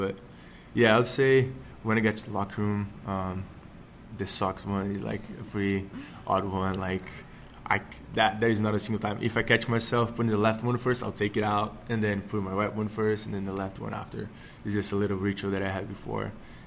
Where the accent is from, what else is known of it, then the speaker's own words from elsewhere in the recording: Brazil; since I'm from Brazil